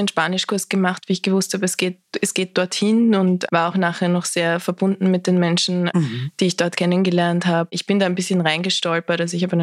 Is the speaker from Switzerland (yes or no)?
no; Austria; ich bin sehr behütet am Land in Österreich aufgewachsen